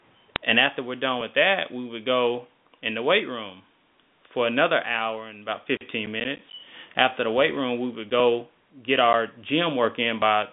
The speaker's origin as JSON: {"language": "English", "town": "Dallas", "region": "Texas", "country": "United States", "said": "They're both from Tyler, Texas. I'm from Dallas, Texas."}